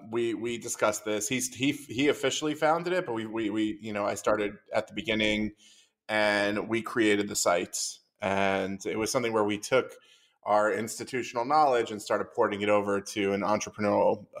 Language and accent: English; New York, United States; moved away as an adult; also born or lived in Tasmania; now in Czech Republic; I'm originally from New York.